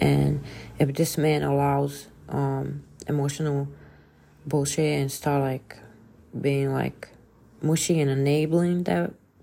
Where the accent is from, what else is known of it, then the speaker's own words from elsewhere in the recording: Croatia; English is a second language; And I'm like, I'm from Croatia.